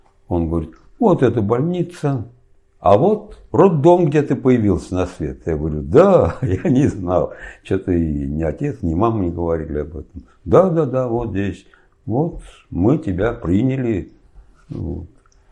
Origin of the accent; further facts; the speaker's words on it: Moscow, Russia; born there; Родился я в Москве 18 августа 1939 года.